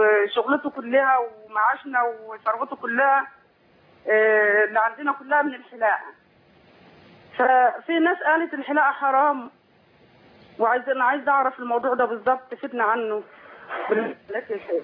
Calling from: Damietta, Damietta Governorate, Egypt; من دمياط.

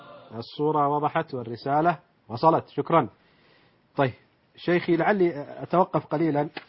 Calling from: Riyadh, Riyadh Province, Saudi Arabia

